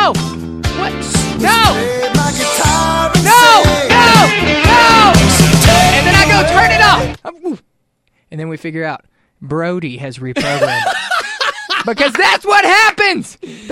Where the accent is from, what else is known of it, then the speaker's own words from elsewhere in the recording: the South, United States; I want to see if it works for me because I'm from the South and it might think I'm an idiot.